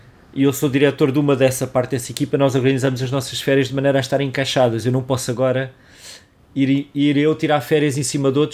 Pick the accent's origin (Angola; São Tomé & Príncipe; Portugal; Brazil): Portugal; Como típico português, ia para o Sul, para o Algarve.